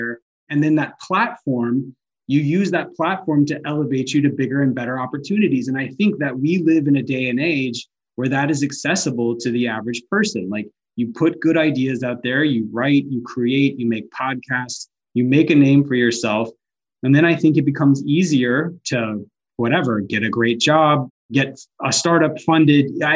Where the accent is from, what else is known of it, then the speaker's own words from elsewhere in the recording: Alabama, United States; Yeah, so I'm from North Alabama originally.